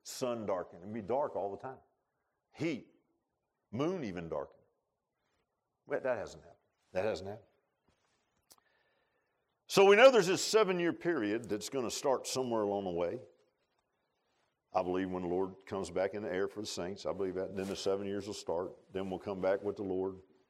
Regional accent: United States; Listen, I'm an American. I'm not proud of everything my country does.

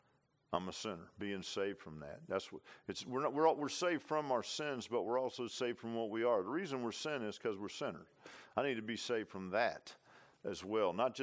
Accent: Virginia Beach, Virginia, United States; I grew up in Virginia Beach.

